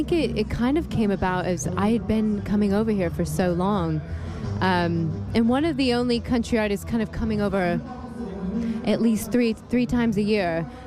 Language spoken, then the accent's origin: English; Iowa, United States; now in United Kingdom; And it reminds me of actually where I grew up. So I'm originally from Iowa.